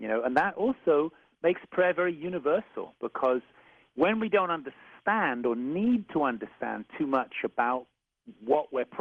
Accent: England, United Kingdom; accent: British; It's British. Yeah, I was born in England.

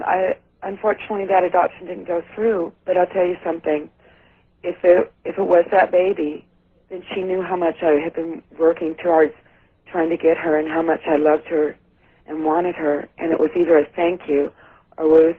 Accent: Sacramento, California, United States; And I'm from Sacramento, California.

